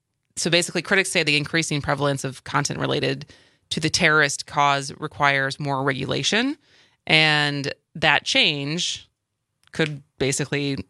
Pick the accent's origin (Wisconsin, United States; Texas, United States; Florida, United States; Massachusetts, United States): Wisconsin, United States; Madison; We are in Madison, my hometown, which is very exciting.